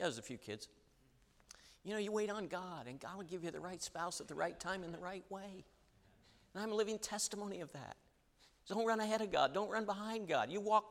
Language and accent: English; United States; now in Australia; I don't want to change my accent to an Aussie accent, because it opens up so many doors for me. You wouldn't believe how many people say, oh, you sound like you're from America.